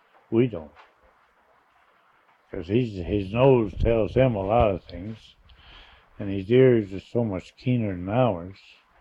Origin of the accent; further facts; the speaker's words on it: Callens, Alaska, United States; born there; I was born in Callens, Alaska, about 35 miles below Tanana on the Yukon River